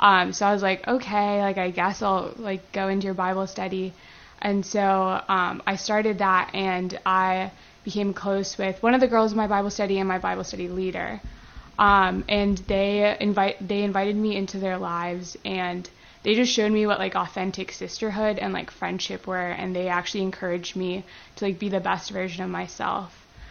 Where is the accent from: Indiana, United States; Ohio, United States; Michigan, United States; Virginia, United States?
Virginia, United States; Northern Virginia, so outside of D.C.